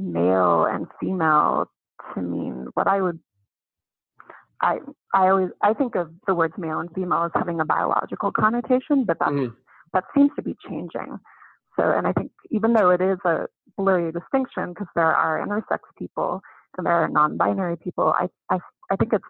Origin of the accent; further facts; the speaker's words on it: United States; moved away as an adult; now in Mexico; I came back to the U.S. I'm American. I wanted to teach public school.